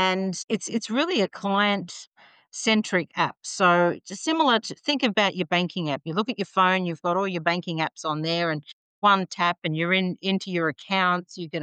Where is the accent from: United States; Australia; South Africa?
Australia; So that when they find out I'm Australian, they're very, very happy about that.